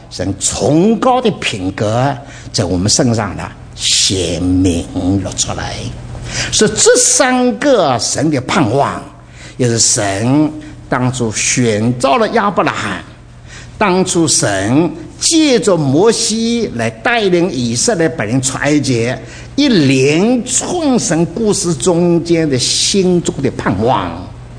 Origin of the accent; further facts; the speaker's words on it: China; 我们是中国人，中国人因着儒家的教导了，对父母很孝敬的